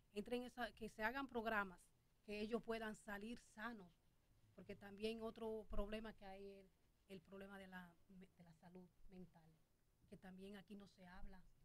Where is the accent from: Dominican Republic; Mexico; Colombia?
Dominican Republic; Nosotros como dominicanos tenemos